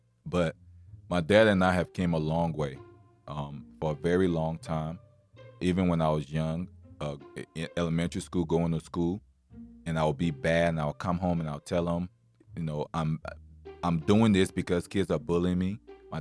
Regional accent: Côte d’Ivoire; Growing up in Ivory Coast, I remember when we moved there, the house we had literally had about 30 people in the house.

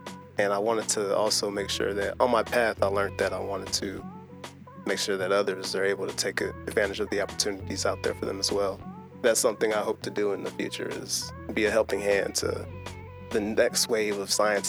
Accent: United States; As a Nigerian American, education has been highly important for me. My parents came here for the sole purpose of me and my siblings getting a better education.

